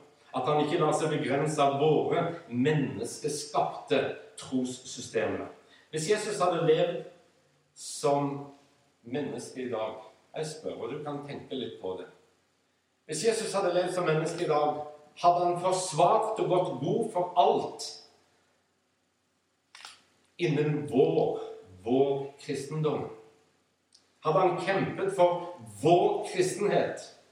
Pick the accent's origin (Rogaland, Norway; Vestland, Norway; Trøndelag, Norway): Rogaland, Norway; Sandnes; For å fortelle min egen troshistorie, så vokste jeg opp nede på Sandnes.